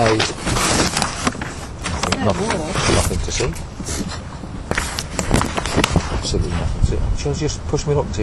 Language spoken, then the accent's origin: English; England, United Kingdom; now in Spain; I'm from England, I live in Spain.